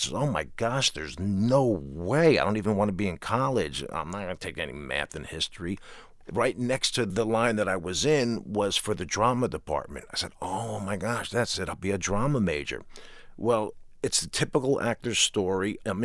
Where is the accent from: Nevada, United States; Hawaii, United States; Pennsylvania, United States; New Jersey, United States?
New Jersey, United States; I'm a jock from New Jersey.